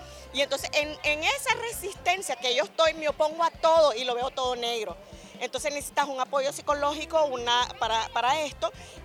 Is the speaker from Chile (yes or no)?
no; Nicaragua; now in Costa Rica; Cuando salí de Nicaragua a causa de temas represivos y venís a Costa Rica y te encontrás en un país diferente